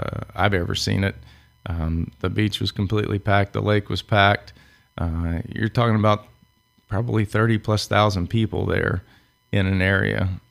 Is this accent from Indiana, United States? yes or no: yes; Indiana, United States; Grew up just about three blocks from the Ohio River, so I'm a river rat from down south.